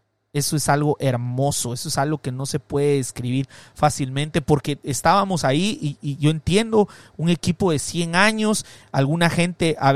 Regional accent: Guatemala; now in United States; yo soy guatemalteco, pero yo estoy consciente que acá en el sur de California

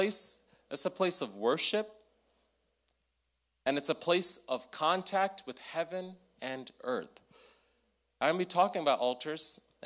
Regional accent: Chicago, Illinois, United States; Yeah, I'm from Chicago. When you go through certain areas of Chicago, you know, if you're not careful, you won't be okay.

